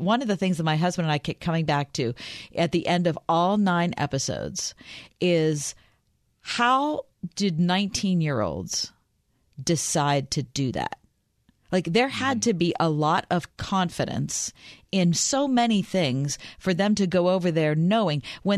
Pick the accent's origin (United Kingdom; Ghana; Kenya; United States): United States; Pittsburgh, Pennsylvania; When I think back to being a kid growing up in the North Hills of Pittsburgh